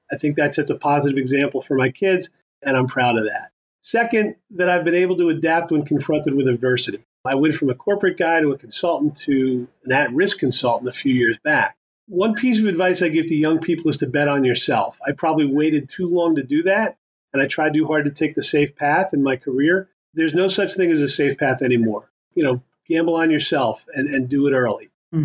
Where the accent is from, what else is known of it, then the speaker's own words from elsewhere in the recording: United States; But being American means to me that I'm fortunate enough to have been born and live in the greatest country in the world